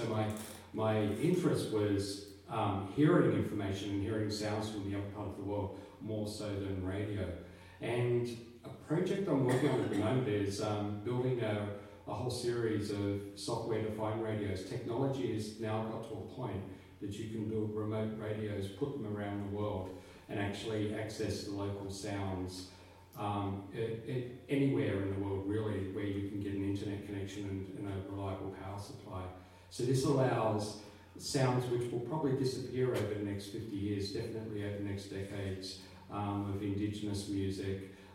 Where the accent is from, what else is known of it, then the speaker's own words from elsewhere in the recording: Australia; I'm an Aussie. We can take it.